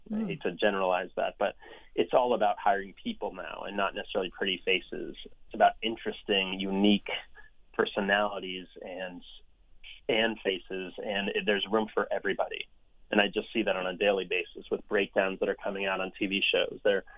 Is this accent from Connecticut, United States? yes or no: yes; Guilford, Connecticut, United States; I mean, I grew up in Guilford, Connecticut, in a log cabin, and all we had access to was local shows.